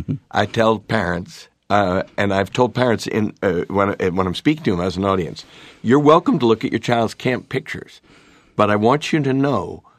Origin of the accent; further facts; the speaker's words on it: Northeast, United States; I am from the Northeast